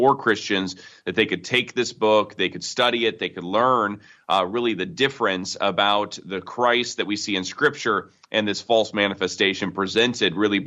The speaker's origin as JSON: {"language": "English", "town": "South Bend", "region": "Indiana", "country": "United States", "said": "I'm from South Bend, Indiana."}